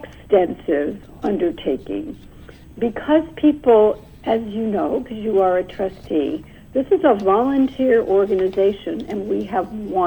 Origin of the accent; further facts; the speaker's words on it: New York, United States; born there; I was not born in Illinois. I was born in New York.